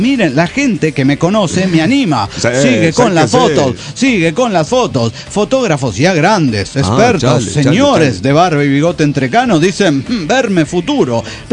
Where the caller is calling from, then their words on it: Zacatecas, Mexico; de Zacatecas, México.